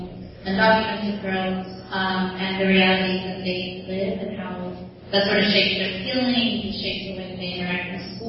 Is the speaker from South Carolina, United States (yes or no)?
no; Dallas, Texas, United States; now in Chicago, United States; I am based out of Chicago, and my hometown is actually Dallas, Texas.